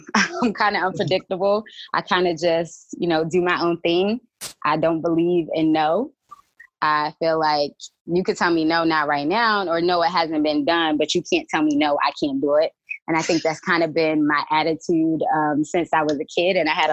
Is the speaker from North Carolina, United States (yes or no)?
yes; Bethel, North Carolina, United States; I rep the 252 all day. I'm from Bethel, North Carolina.